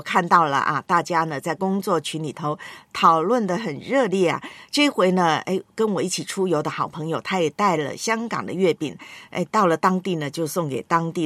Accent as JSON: {"language": "Chinese", "country": "Taiwan", "tie": "born or raised there", "said": "在我的老家台湾叫文旦"}